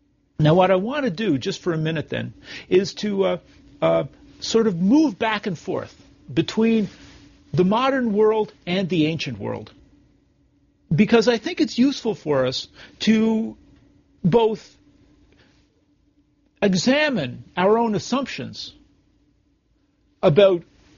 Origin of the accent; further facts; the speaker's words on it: Canada; as a Canadian, I see that the border between the United States and Canada has gotten somewhat more border-like